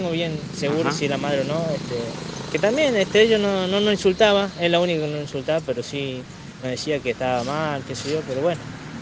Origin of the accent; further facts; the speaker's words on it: Tucumán, Argentina; como yo vengo de Tucumán